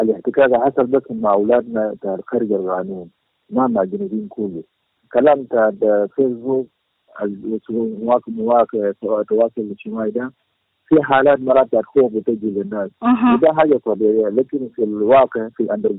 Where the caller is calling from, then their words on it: Cairo, Cairo Governorate, Egypt; رئيس جالية جنوب السودان بمصر. أنا بكلمكم الآن من القاهرة.